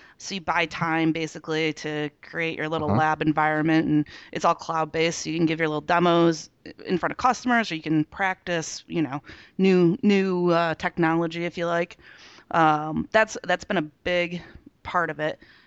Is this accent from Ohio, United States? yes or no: yes; Toledo, Ohio, United States; The only place it hasn't really worked is my hometown, Toledo, Ohio, just because of lack of, well, not where I live, so it's okay, but lack of maybe 4G.